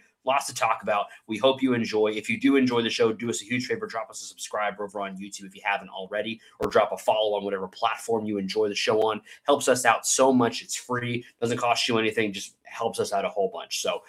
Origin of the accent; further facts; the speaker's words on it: United States; even though I'm an American